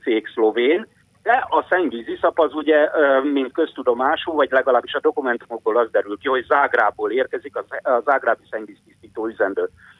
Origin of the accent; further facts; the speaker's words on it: Eger, Heves, Hungary; én Egri vagyok.